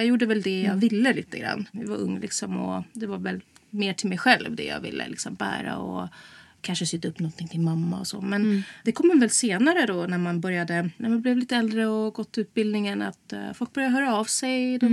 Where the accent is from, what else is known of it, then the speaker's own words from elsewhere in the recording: Sweden; also born or lived in Estonia; Ja, alltså jag är född i Estland. Flyttade hit som barn. Och var det 2004 så flyttade jag tillbaka dit.